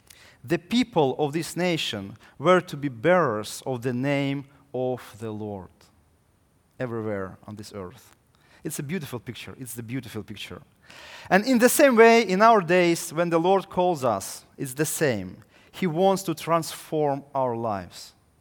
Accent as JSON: {"language": "English", "country": "Ukraine", "said": "And I came from Ukraine, I remember the very famous person named Lenin."}